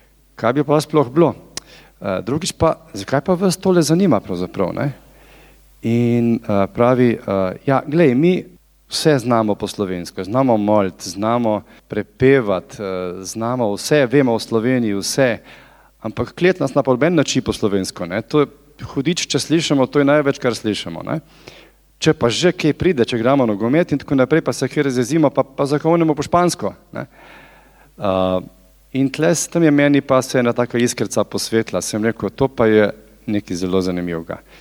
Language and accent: Slovenian; Postojna, Littoral–Inner Carniola, Slovenia; doma sem iz Postojne